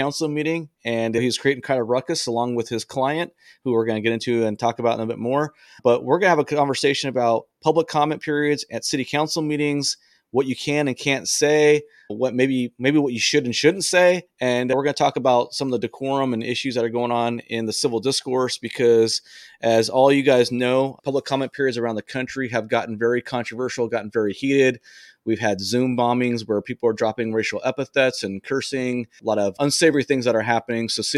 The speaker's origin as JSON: {"language": "English", "region": "Texas", "country": "United States", "said": "because I'm an American and I'm a Texan and I have the right to carry."}